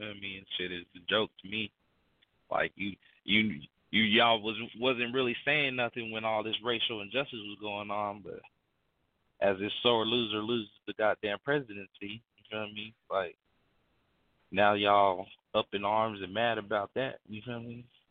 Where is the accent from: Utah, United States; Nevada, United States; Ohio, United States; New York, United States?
Utah, United States; I got a lot of white friends because, like I say, I grew up in Utah, man.